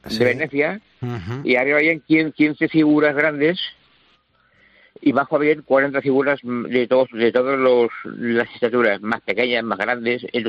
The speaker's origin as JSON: {"language": "Spanish", "region": "Valencian Community", "country": "Spain", "said": "soy valenciano"}